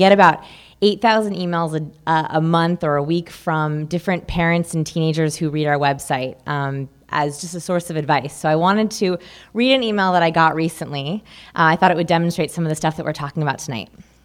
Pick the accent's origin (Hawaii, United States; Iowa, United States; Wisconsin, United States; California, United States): California, United States; Beverly Hills; I grew up here in Beverly Hills. I went to Marlborough High School. It's an all-girls school in Hancock Park.